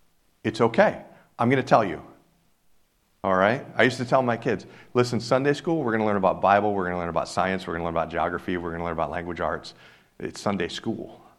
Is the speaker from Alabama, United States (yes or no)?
no; Ohio, United States; I am from Northeast Ohio.